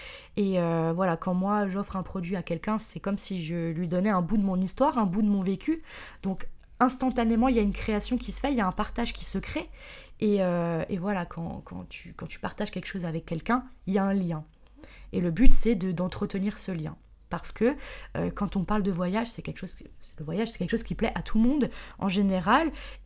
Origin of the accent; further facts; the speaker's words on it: Strasbourg, Grand Est, France; Moi, je suis de Strasbourg, j'étais déjà partie...